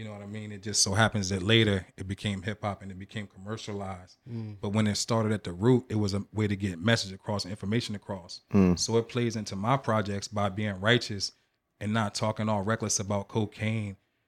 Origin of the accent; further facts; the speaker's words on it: Washington, District of Columbia, United States; born there; my people are from the DMV. I was born in Washington, D.C., but my mom was in the military, so I traveled around.